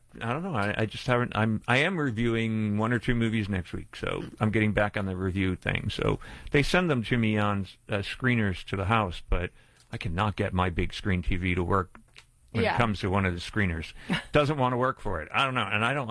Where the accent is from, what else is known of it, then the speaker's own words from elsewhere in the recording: Pennsylvania, United States; Ever since I was a kid growing up in Pennsylvania.